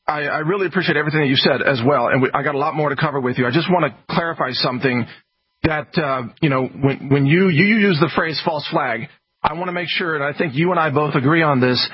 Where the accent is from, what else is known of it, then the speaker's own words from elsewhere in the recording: Texas, United States; Again, I'm pro-law enforcement, and I'm a Texan, and I love Texas